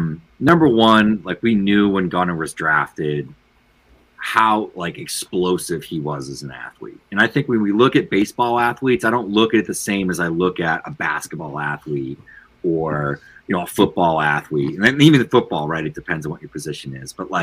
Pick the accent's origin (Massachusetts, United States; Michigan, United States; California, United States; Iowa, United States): Massachusetts, United States; Boston; I'm from Boston.